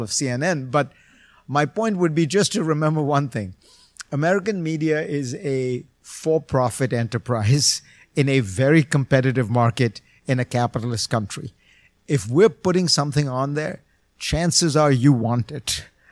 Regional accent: India; I grew up in India, so I know it well

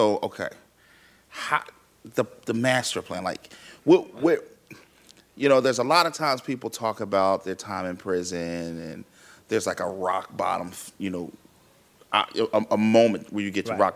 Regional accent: Philadelphia, Pennsylvania, United States; See, I'm from Philly, so it'd probably been like a cheesesteak.

